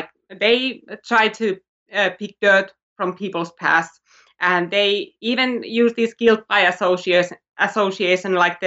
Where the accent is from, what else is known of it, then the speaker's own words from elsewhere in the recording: Finland; When I grew up, I really didn't think about politics, and I really didn't have to, because I lived in the countryside